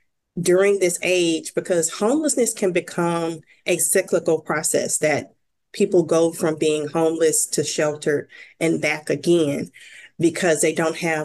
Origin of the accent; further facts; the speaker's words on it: Mississippi, United States; I am a Mississippi girl, born and raised in Mississippi, and I have lived all over the South